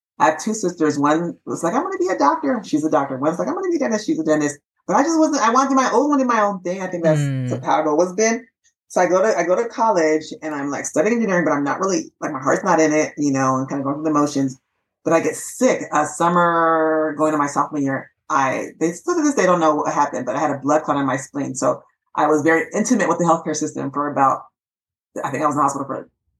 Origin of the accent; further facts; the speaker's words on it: California, United States; there was a summer program at the University of Washington, because I'm from California